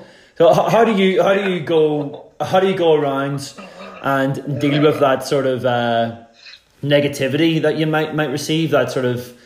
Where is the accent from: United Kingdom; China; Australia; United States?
United Kingdom; Belfast, Northern Ireland; So obviously I grew up in North Belfast, and I know the sort of yeah. psyche, and I know the people, yeah. and I'm 100% yeah. a proud man to come from North Belfast.